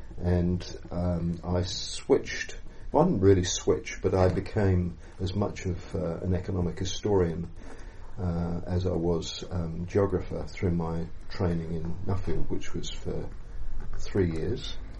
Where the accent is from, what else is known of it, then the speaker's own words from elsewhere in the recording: South East England, United Kingdom; moved away as an adult; now in New Zealand; Oh, in Sussex on the south coast of England. And I came to New Zealand exactly 40 years ago today, 4th of February 1976.